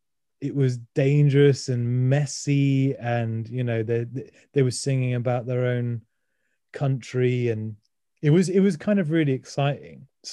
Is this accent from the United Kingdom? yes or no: yes; United Kingdom; But maybe that's because I'm British